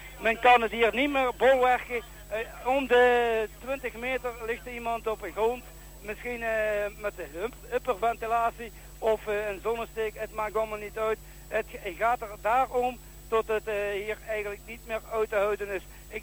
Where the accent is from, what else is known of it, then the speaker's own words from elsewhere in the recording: Belgium; wij bevinden ons nu toch in een klimaat waar we eigenlijk ons toch niet goed als echte Belgen in vinden.